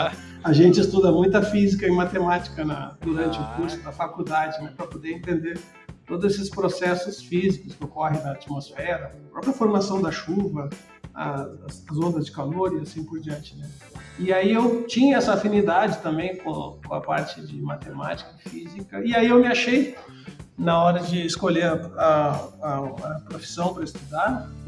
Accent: Pelotas, Rio Grande do Sul, Brazil; Sou natural de Pelotas e até a faculdade eu morei em Pelotas. E até por causa da... Engraçado, né? Pelotas é uma cidade bastante úmida, né?

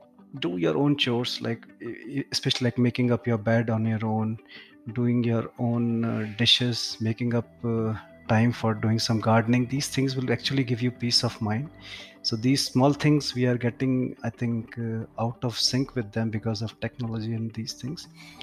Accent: Jaipur, Rajasthan, India; I'm in my hometown, Jaipur.

